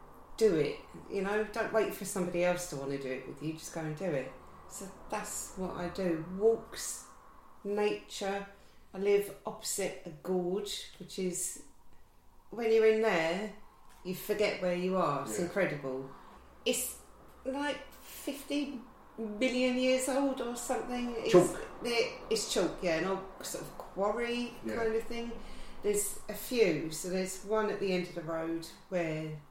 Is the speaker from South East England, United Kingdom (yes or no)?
yes; South East England, United Kingdom; I'm from Surrey originally